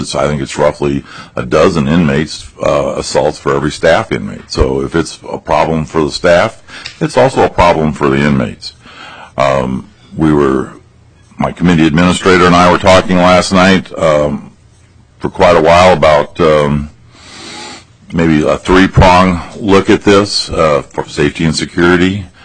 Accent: Mankato, Minnesota, United States; I am the chair, and I'm from Mankato.

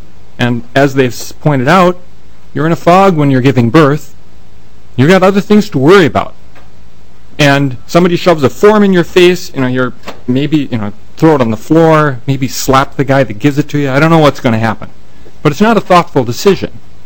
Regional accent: Eagan, Minnesota, United States; I'm from Eagan, Minnesota.

